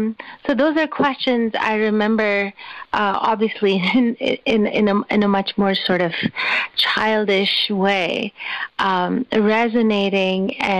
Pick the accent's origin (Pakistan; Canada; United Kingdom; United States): Pakistan; Karachi, Sindh; When I was growing up, I grew up in Karachi in Pakistan